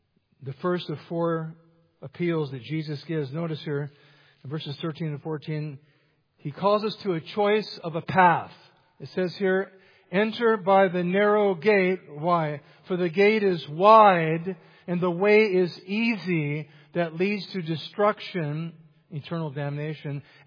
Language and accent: English; California, United States; well, I've been here 29 years, but I'm from California.